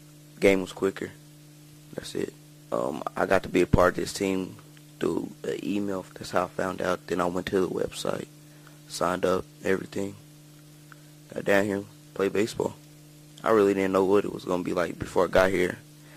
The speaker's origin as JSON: {"language": "English", "town": "Kansas City", "region": "Missouri", "country": "United States", "said": "from Kansas City, Missouri."}